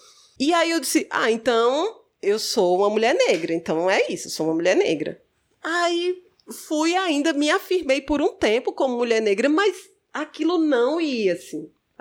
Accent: Crato, Ceará, Brazil; Eu sou aqui do Crato, né? A família do meu pai é aqui do Crato. O meu avô, por parte da minha mãe, é de Campos Sales. Então, tem uma parte em Campos Sales, tem uma parte em Araripina, por parte da minha mãe. Mas o meu pai, a família é toda aqui do Crato.

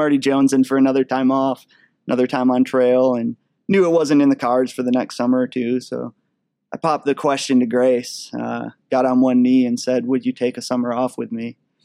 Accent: Michigan, United States; Growing up in Michigan, we'd always take trips out west, so I kind of dreamed of going back out west.

